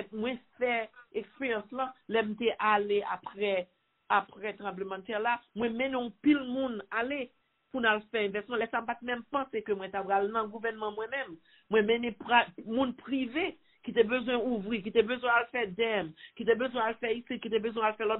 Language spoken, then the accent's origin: French; Haiti; Donc nous camper en tant qu'Haïtien, nous fiers.